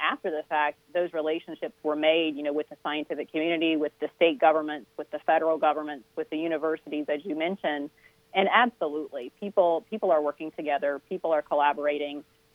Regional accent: Mobile, Alabama, United States; I grew up in Mobile, Alabama on the coast

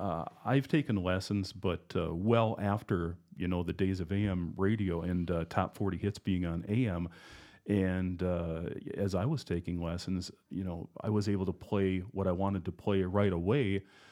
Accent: South Dakota, United States; Me growing up in South Dakota, I remember KSDN up in Aberdeen was my station when I was really young.

